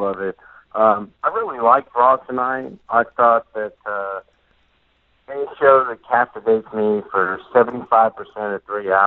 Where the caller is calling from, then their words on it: The Woodlands, Texas, United States; from the Woodland.